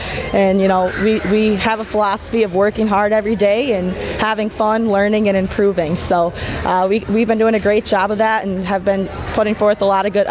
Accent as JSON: {"language": "English", "town": "Beaver Dam", "region": "Wisconsin", "country": "United States", "tie": "born or raised there", "said": "I grew up playing hockey in Beaver Dam here, learned how to play here, and went on and played college. So it's really awesome just to have the opportunity to be back in my hometown"}